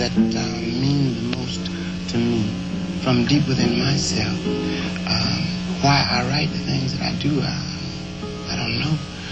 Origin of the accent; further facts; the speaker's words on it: Arkansas, United States; born there; also born or lived in Michigan; I was born in Arkansas, you see, and then I got interested in singing, and when we moved to Michigan, I continued to sing